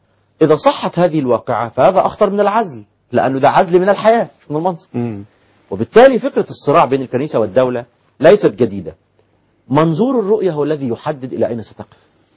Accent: Egypt; احنا عندنا في مصر

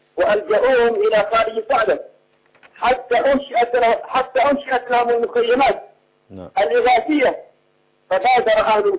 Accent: Yemen; عندنا في اليمن ما يقرب من 2 مليون صومالي وأثيوبي

